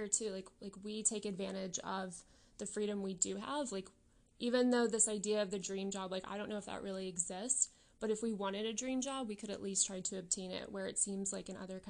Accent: Midwest, United States; because I'm from the Midwest, so New York was kind of like a different country for me.

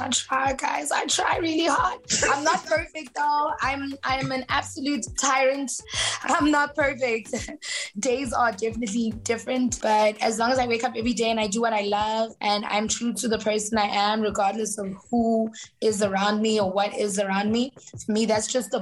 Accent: Soweto, Gauteng, South Africa; also born or lived in Indonesia; I grew up in Soweto. I lived around Indonesia. I'm a city girl. I'm a Joburg girl.

